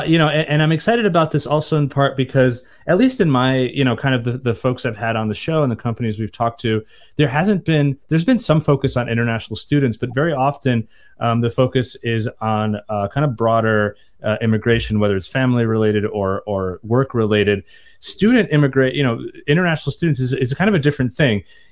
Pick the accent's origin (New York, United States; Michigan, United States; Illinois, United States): New York, United States; New York City; also born or lived in Ukraine; I grew up in the US. I was born in Ukraine, but I came here when I was two. So really my memories are from the US. I take for granted that, you know, especially New York City where I grew up